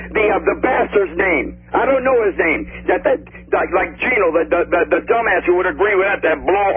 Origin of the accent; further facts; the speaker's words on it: Wichita, Kansas, United States; After all, I'm from Wichita, and I'm from that era.